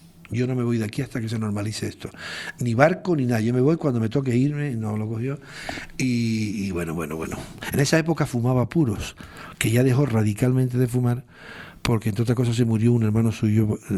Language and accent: Spanish; Galicia, Spain; Bueno, como buen gallego.